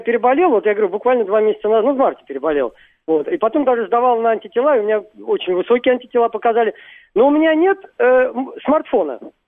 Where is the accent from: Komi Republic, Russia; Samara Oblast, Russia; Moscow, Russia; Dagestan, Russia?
Moscow, Russia; я из Москвы.